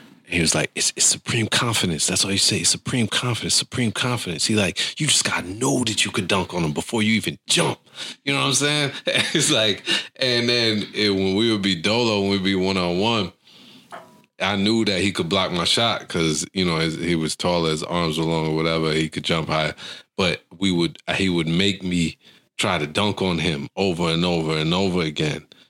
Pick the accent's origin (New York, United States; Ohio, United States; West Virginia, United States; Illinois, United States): New York, United States; Syracuse; Growing up in Syracuse, like, Inori was a legend.